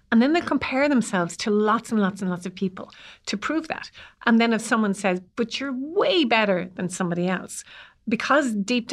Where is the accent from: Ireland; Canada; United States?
Ireland; And I think as Irish people, we're incredibly hard on ourselves and quick to put ourselves down